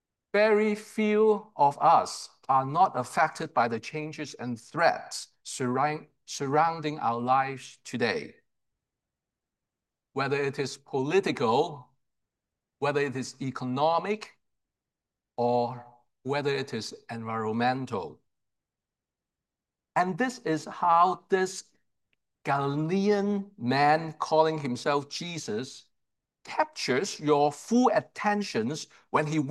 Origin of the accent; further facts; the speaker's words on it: Hong Kong; moved away as an adult; for the first 18 years of my life, I was born and raised in Hong Kong, having a good life.